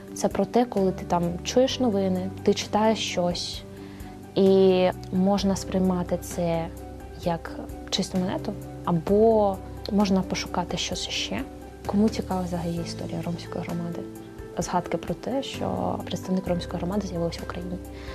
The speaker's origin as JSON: {"language": "Ukrainian", "town": "Chernihiv", "region": "Chernihiv Oblast", "country": "Ukraine", "tie": "born or raised there", "lives_now": "Kyiv, Ukraine", "said": "Я родом з Чернігова. Зараз я живу і навчаюсь в Києві. Я сама із закритої спільноти, з традиційної родини."}